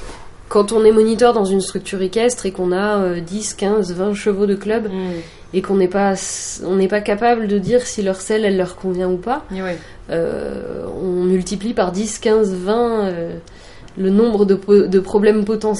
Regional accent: Auvergne-Rhône-Alpes, France; Mais sachant que je viens de Rhône-Alpes

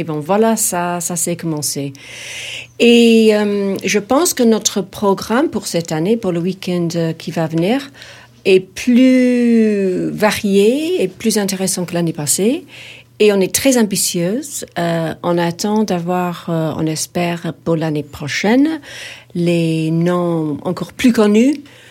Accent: England, United Kingdom; French is a second language; Chez nous, en Angleterre, il y a beaucoup de monde. On est une petite île avec 60 millions de gens.

